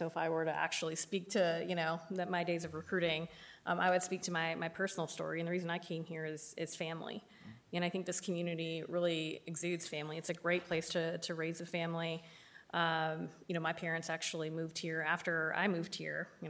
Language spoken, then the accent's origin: English; Dallas, Texas, United States; I came from the North Dallas area, and so I wasn't aware of all the different industries, even though my own brother lived here.